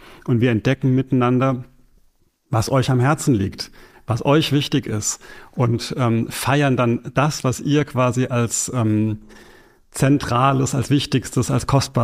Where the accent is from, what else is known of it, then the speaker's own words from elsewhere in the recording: Rhineland-Palatinate, Germany; als Pfälzer